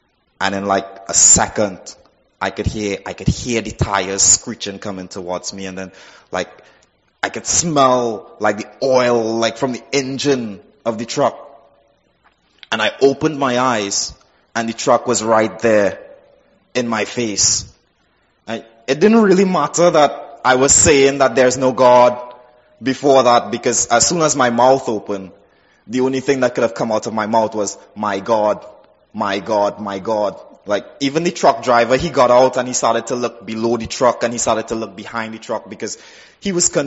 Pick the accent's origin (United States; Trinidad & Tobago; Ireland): Trinidad & Tobago; I'm from the Caribbean island of Trinidad, which is just like south of Jamaica and stuff like that. And basically, I grew up in an extremely, extremely poor family.